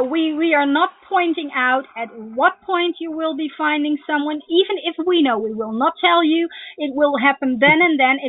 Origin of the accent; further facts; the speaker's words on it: Netherlands; I'm not from USA. I'm from the Netherlands. I live in Europe, okay?